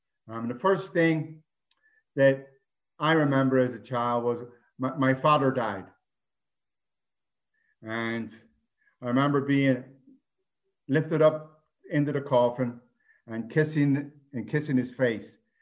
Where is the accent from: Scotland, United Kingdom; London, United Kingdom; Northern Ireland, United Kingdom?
Northern Ireland, United Kingdom; Belfast; I'm an Irish alcoholic. I was born in a little place called Ireland, Belfast.